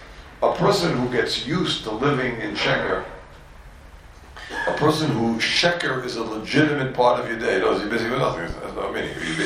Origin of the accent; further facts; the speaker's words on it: Borough Park, New York, United States; And I'm sorry, I'm Hungarian from Borough Park. We never do wrong.